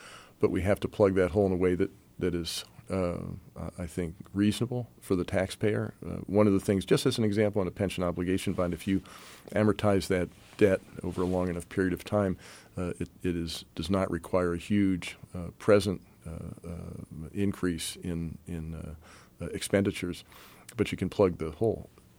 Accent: Pennsylvania, United States; I think we have a responsibility as Pennsylvanians. I'm from York County.

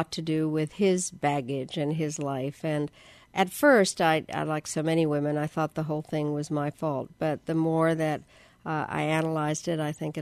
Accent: United Kingdom; accent: English; now in United States; Well, I grew up in England. I did have a very English accent

